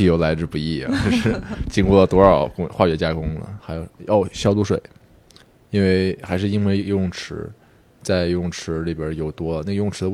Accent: Wuhan, Hubei, China; 我是武汉人，

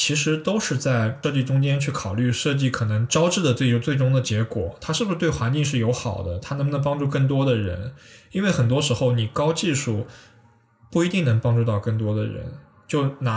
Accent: Xinjiang, China; 但是我家乡一些地方可能南疆相当于来说是比较贫困的

